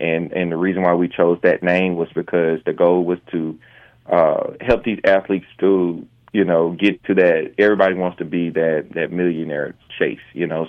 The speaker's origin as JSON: {"language": "English", "region": "Mississippi", "country": "United States", "said": "I am originally from the Gulf Coast of Mississippi"}